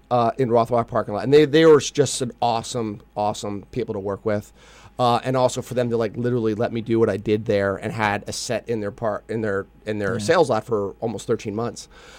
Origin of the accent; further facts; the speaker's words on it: Allentown, Pennsylvania, United States; it's like I'm not a New Yorker. I'm not from L.A. I'm from Allentown.